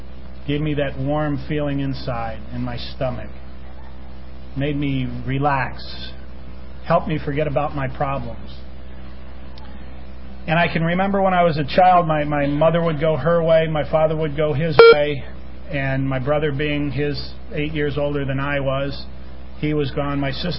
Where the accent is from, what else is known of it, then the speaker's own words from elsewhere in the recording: Poughkeepsie, New York, United States; I was born and raised back east in Poughkeepsie, New York. I came from a dysfunctional family